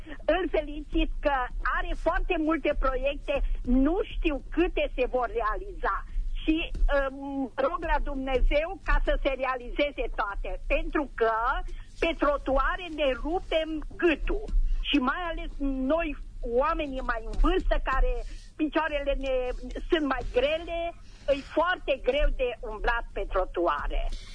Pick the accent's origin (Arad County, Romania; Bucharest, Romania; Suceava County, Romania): Arad County, Romania; Sântana; Sunt din Sântana.